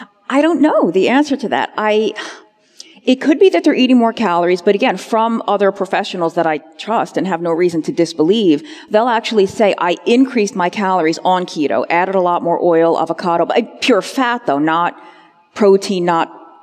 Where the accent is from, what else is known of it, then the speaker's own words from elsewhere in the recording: Northern United States, United States; I'm a Yankee, I'm a Northerner, but I'm going to say bless his heart.